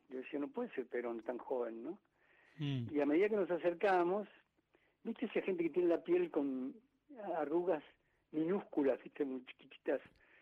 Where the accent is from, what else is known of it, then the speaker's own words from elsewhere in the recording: Argentina; Yo había oído hablar toda mi infancia y mi adolescencia de Perón acá en la Argentina.